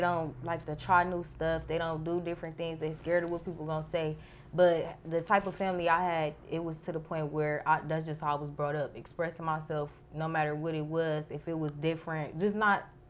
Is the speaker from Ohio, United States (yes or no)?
yes; Cleveland, Ohio, United States; So I grew up on Superior with my grandparents. I lived there while I was younger. And then I moved to Maple, Bedford area to move back with my mom